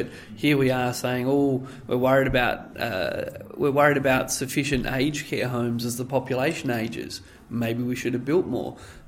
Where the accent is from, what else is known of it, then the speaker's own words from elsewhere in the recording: New South Wales, Australia; Yeah, I grew up in the Hunter Valley. I did work experience in a coal mine. I grew up smelling coal mines and hearing them